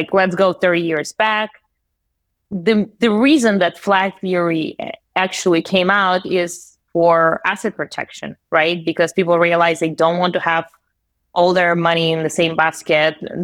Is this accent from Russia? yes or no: yes; Russia; moved away as an adult; now in United States; you can probably guess that I was born and raised in Russia. And I moved to the US just 8 years ago.